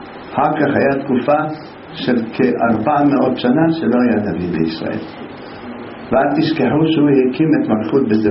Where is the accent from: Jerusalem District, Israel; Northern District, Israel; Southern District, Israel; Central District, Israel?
Jerusalem District, Israel; Jerusalem; אבל גדלנו בירושלים, אנחנו גדלנו